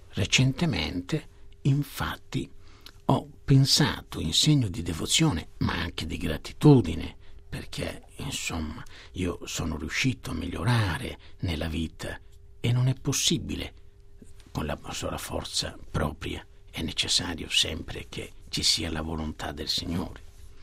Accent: Villaurbana, Sardinia, Italy; frequentavo la parrocchia del mio paese d'origine, Villa Urbana

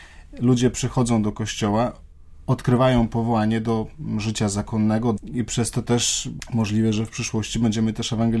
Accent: Belarus; Wydaje mi się, że u nas na Białorusi jest mocniejsza tradycja niż na Ukrainie

